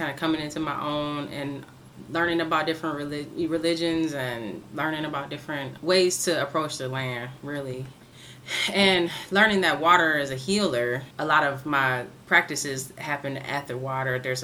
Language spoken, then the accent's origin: English; Detroit, Michigan, United States; Yeah, I grew up in Detroit.